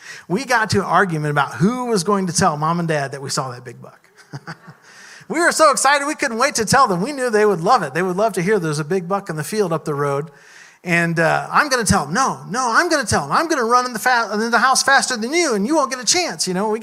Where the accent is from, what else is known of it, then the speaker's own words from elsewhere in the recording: Missouri, United States; When I was a kid, I grew up in Missouri, out in the country, and I remember we would drive around at nighttime sometimes just to see if we could see deer out in the field.